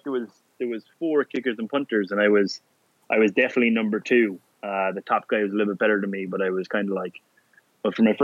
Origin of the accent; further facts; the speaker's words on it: Ireland; And, you know, as an Irish guy, you kind of like we're very aware whether we play good or play bad.